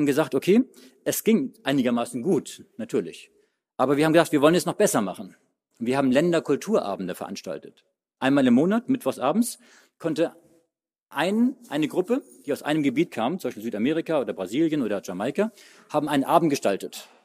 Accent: Hamburg, Germany; Ich bin Hamburger, ich komme aus Norddeutschland.

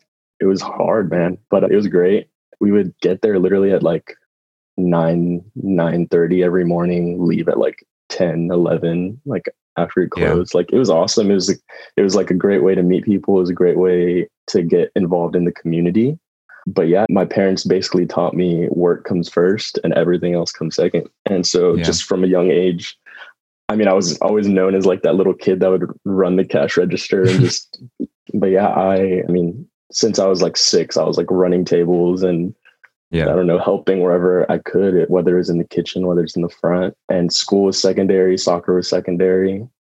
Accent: San Antonio, Texas, United States; also born or lived in Kuala Lumpur, Malaysia; I was born in Kuala Lumpur, Malaysia, moved to San Antonio when I was one, so I guess I'm more Texan than anything

